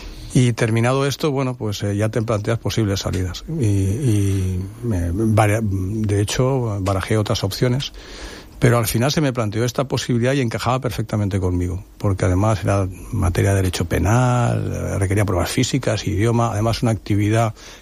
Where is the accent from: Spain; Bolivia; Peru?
Spain; Novelda, Valencian Community; yo de hecho soy de Novelda, soy de aquí de la provincia.